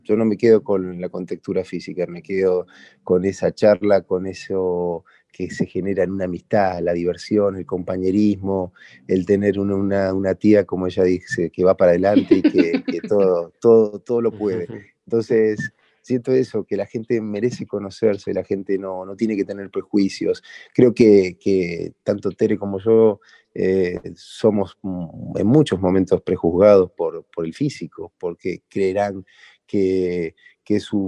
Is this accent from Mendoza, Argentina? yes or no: no; Rosario, Santa Fe, Argentina; moved away as an adult; also born or lived in Buenos Aires; me expulsó de mi ciudad natal, de Rosario. Me dio la posibilidad de venir a Buenos Aires